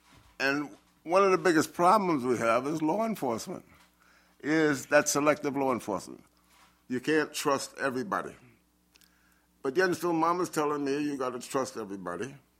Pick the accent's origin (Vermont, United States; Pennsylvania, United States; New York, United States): New York, United States; Brooklyn; when I was young, growing up in Brooklyn, I had to protect myself.